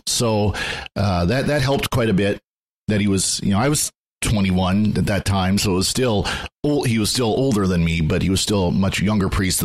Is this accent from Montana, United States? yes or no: yes; Montana, United States; I'm from Montana. This is where I feel home.